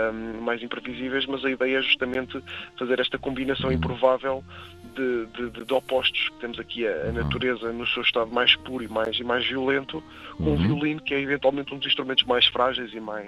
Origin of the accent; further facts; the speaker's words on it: Portugal; nós somos portugueses